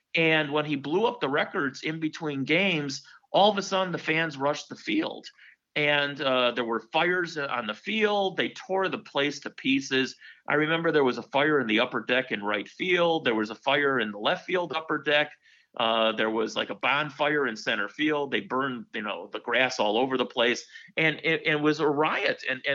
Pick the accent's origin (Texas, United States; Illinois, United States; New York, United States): Illinois, United States; Chicago; I've covered 12 major championships in my hometown, you know, the 6 Bulls championships, 3 Hawks, drank out of the Stanley Cup